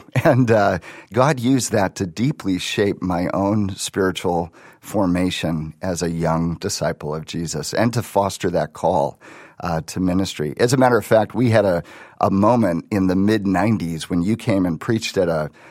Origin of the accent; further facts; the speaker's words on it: Wisconsin, United States; I grew up in Wisconsin. I gave my life to Christ when I was like 4 years old.